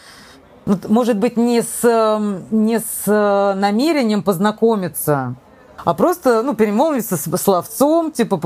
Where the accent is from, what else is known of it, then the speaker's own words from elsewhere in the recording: Saint Petersburg, Russia; also born or lived in Moscow; now in Sweden; приехала сюда в 95-м, но потом я вернулась на 14 лет. То есть я приехала из Питера, а потом уехала на 14 лет в Москву, и вот сколько, 8 лет назад опять вернулась в Швецию.